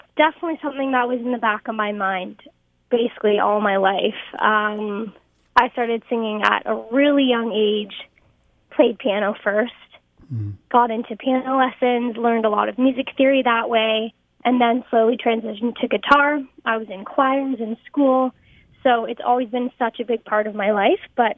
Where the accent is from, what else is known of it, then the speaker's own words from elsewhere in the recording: Canada; I am a Canadian country artist based out of Toronto right now.